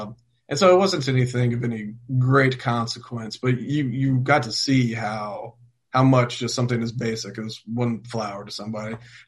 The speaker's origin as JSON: {"language": "English", "town": "Memphis", "region": "Tennessee", "country": "United States", "lives_now": "St. Petersburg, United States", "said": "No, actually, I'm from Memphis originally. Okay. I moved to St. Pete in 93."}